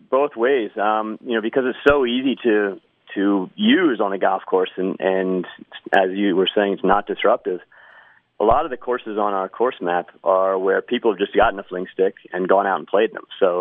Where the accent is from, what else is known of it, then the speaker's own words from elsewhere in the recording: Pennsylvania, United States; Yeah, I grew up playing lacrosse outside of Philadelphia, and I played golf my whole life